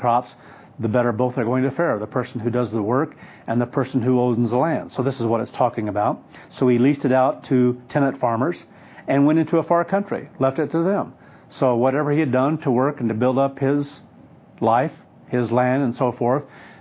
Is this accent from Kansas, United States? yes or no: yes; Kansas, United States; when we're in Kansas, when I grew up in Kansas